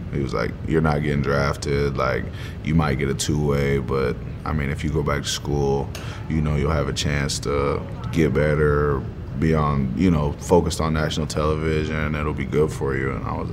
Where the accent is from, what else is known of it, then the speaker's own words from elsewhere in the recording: Richmond, Indiana, United States; I mean, growing up in Richmond, Indiana, a small town of like 30,000 people, you gotta fight for your respect